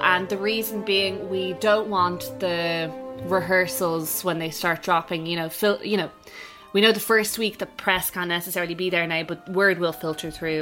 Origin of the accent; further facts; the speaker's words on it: Ireland; We love to win. We are winners. We love to win. We're from Ireland.